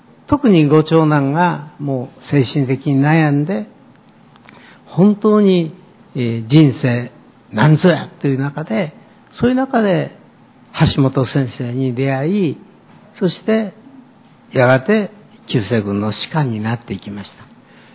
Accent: Takasago, Hyogo, Japan; 私は兵庫県高砂市、昔は印南郡、伊保村中部というところで生まれ育ちました。

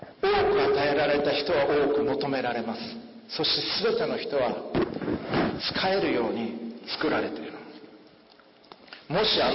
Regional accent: Okayama, Japan; 岡山はいいところです。私のふるさとです。温暖で瀬戸内海の海の幸もあります。

